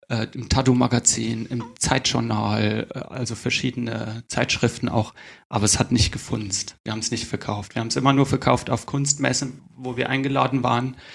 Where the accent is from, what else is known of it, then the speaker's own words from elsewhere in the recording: Sonneberg, Thuringia, Germany; In Sonneberg, da wo ich herkomme. In Südthüringen.